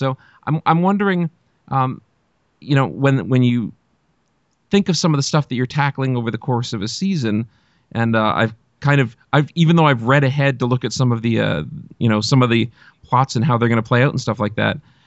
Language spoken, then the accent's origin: English; Hamilton, Ontario, Canada; I'm from Hamilton, Ontario. I'm not too far from Six Nations here in Ontario.